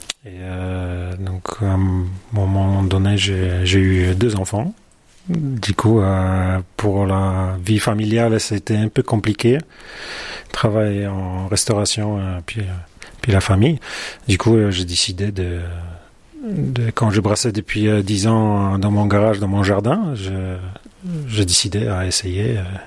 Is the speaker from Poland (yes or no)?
yes; Poland; now in France; je suis polonais. Et ça fait, oui, bientôt 20 ans que j'habite en France. Et en Lozère, ça va faire 7-8 ans.